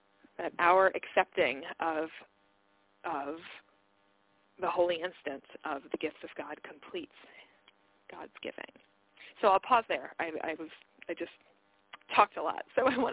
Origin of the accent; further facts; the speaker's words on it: Florida, United States; the winters used to really get to me because I grew up in Florida, and so I hated the winters up here.